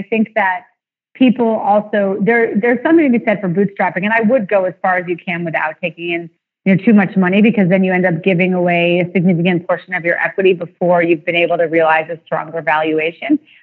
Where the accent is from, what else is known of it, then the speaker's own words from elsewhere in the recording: New York, United States; now, I grew up in New York, but I had friends in Chicago and Boston and Washington and San Francisco, et cetera.